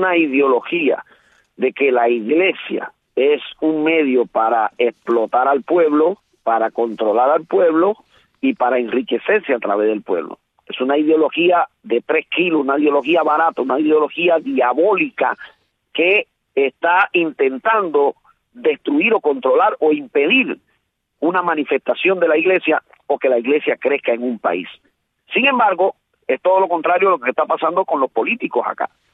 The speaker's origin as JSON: {"language": "Spanish", "country": "Cuba", "tie": "born or raised there", "said": "me siento orgulloso de ser cubano. Yo no creo que nací en Cuba por un error. Yo nací en Cuba porque Dios me puso en Cuba y me siento orgulloso de ser cubano. Y no tengo ningún programa de irme de Cuba. Yo quiero vivir en Cuba"}